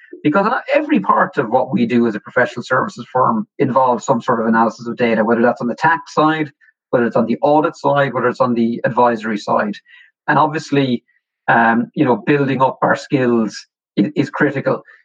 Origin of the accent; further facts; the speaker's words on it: Limerick, Munster, Ireland; So I'm from Limerick.